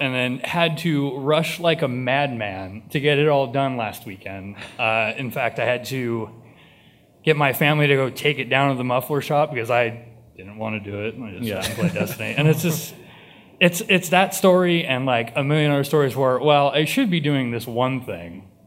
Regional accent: California, United States; I'm from the East Bay.

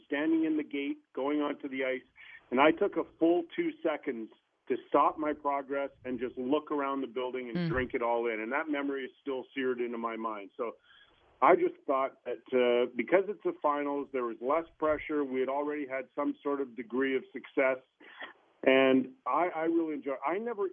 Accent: Edmonton, Alberta, Canada; I grew up in Edmonton. I never expected to be in the National Hockey League

